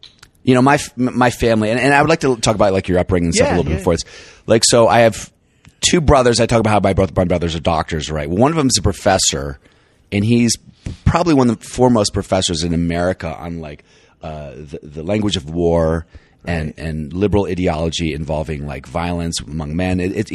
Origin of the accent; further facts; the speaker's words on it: the South, United States; Well, I'm from the South. I can say, hey, y'all